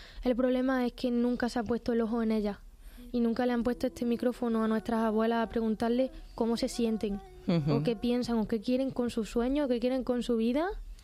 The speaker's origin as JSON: {"language": "Spanish", "region": "Andalusia", "country": "Spain", "said": "la música clásica de mi tierra, que es el flamenco"}